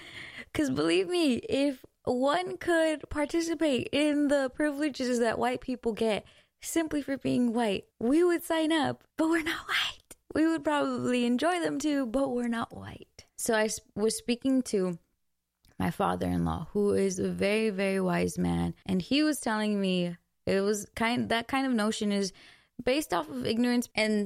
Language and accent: English; Glendale, California, United States; I remember I'm from Glendale, right? Glendale, California. Huge population of Armenians.